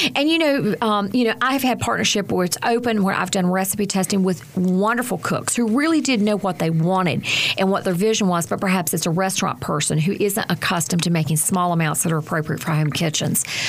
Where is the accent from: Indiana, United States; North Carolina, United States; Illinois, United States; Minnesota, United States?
North Carolina, United States; I grew up in Watauga County. Near Boone, and my family moved to town, left the farm, came to town for factory jobs so that I could go to school.